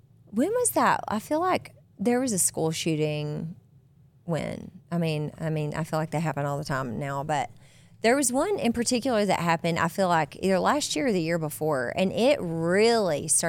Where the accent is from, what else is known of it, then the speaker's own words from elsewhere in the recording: Tennessee, United States; Anyway, maybe that's why it bugged me because I'm from Tennessee.